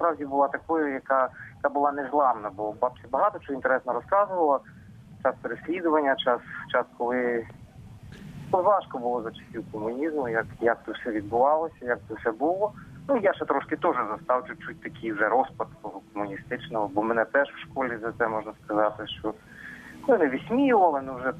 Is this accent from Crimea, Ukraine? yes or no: no; Chernivtsi, Chernivtsi Oblast, Ukraine; Я народився в Чернівцях, це на Поділлі.